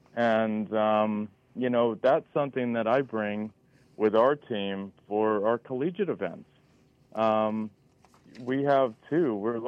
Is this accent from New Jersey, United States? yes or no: no; Alaska, United States; I grew up in Alaska